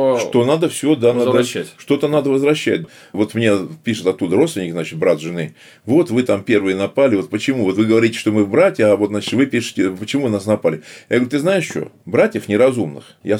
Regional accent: Orenburg, Orenburg Oblast, Russia; Я, если я родился, вырос в Оренбурге, да, ну понятно, что все свои люди.

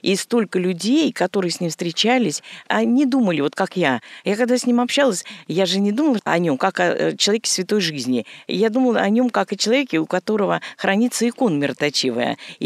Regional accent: Moscow, Russia; я из Москвы

